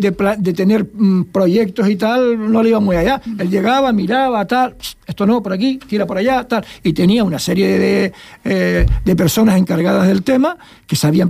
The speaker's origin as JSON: {"language": "Spanish", "region": "Canary Islands", "country": "Spain", "said": "nosotros que somos canarias"}